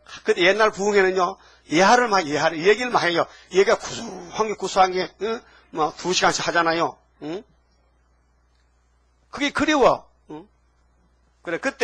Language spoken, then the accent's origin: Korean; Uiseong, North Gyeongsang, South Korea; 제가 태어난 곳 한골에서 태어났는데 의성군 다이면 달재동 한골 임금님 나는 골짜기 태어났다 내가요. 내 고향이 임금 골짜기요.